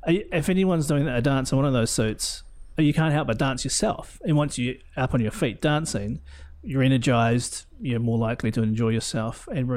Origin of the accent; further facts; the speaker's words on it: Bay of Plenty, New Zealand; I'm from Bay of Plenty, so Hori Bop is my mascot.